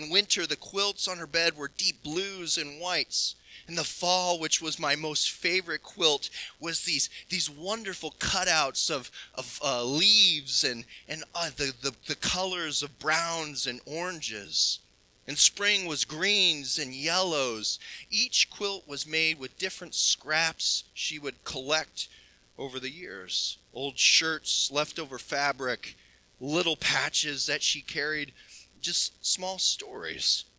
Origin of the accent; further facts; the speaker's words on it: Montana, United States; I grew up in Montana, and my mom was and still is a quilter.